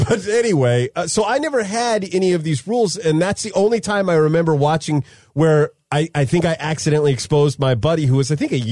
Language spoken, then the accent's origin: English; Modesto, California, United States; we used to ride our bikes to the Video King, which is like a Blockbuster Hollywood Video in my hometown of Modesto.